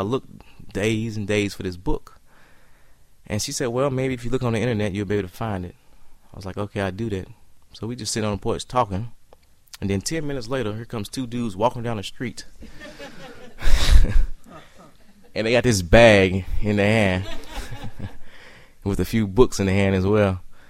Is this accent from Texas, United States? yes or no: no; Kentucky, United States; also born or lived in Georgia; I moved from Georgia back home to Kentucky.